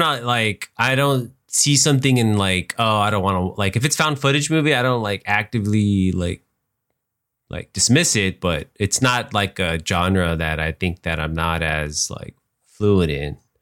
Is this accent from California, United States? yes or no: no; Texas, United States; we're from the Rio Grande Valley. There's not a lot of movie access, but we were able to, fortunate to where we had internet where we lived.